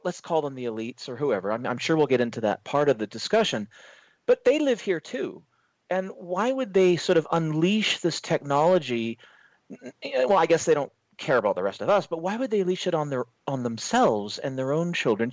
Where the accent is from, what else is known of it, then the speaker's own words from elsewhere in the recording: Canada; hooking up 5G in a Canadian school, I'm from Canada, is very disturbing.